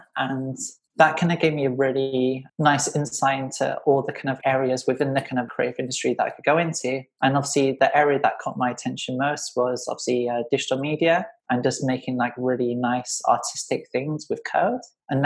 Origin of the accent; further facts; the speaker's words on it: England, United Kingdom; now in Toronto, California, United States; I'm a 33-year-old creative developer originally from England. I currently work in Toronto.